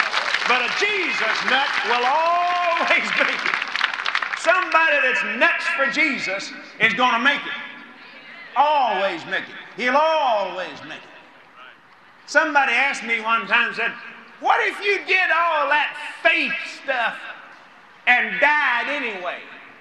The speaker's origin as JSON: {"language": "English", "country": "United States", "said": "I'm an American. I love my country."}